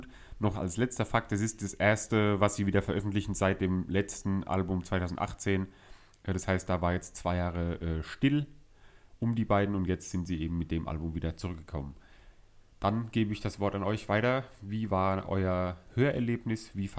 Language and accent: German; Mannheim, Baden-Württemberg, Germany; Genau, bei uns in Mannheim wäre das quasi analog zu Hon.